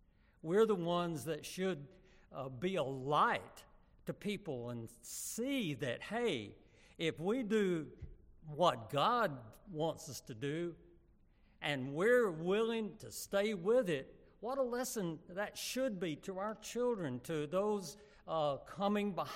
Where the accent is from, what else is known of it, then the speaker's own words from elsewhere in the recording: Huntsville, Alabama, United States; Of course, Ann and I grew up in Huntsville, Alabama, the Space and Rocket Center City.